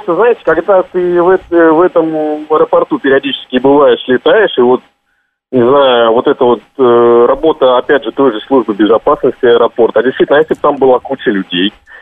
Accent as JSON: {"language": "Russian", "town": "Kazan", "region": "Tatarstan", "country": "Russia", "said": "Я как раз из Казани."}